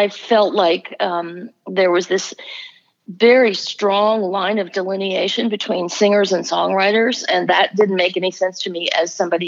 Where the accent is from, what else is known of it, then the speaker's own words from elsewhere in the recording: New York, United States; I mean, I grew up in New York